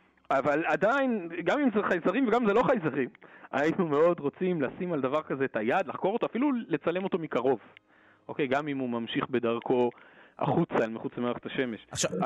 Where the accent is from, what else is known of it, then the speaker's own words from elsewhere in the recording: Kfar Saba, Central District, Israel; born there; אנחנו, לא יודע, אני נולדתי בכפר סבא, אז אני...